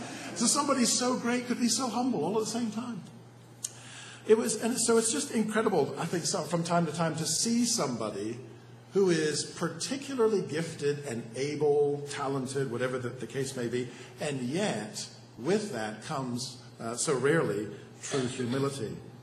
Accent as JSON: {"language": "English", "town": "Toronto", "region": "Ontario", "country": "Canada", "tie": "born or raised there", "said": "growing up in Toronto, that we did is, we'll surprise you, we played ice hockey. Toronto is actually known as hockey town because it is such a big thing."}